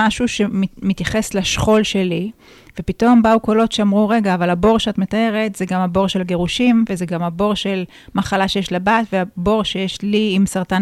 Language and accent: Hebrew; Haifa District, Israel; ואני בעצם גדלתי בקריות, ילדה חכמה מהקריות